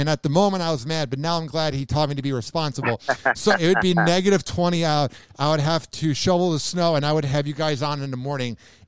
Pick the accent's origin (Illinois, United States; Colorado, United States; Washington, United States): Illinois, United States; Chicago; on the phone line is somebody I grew up listening to in Chicago.